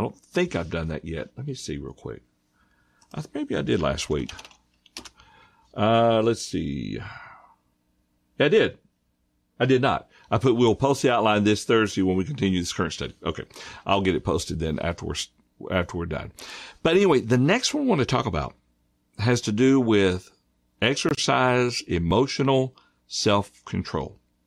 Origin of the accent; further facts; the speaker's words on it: Georgia, United States; None of these cities where I grew up around near Atlanta, you know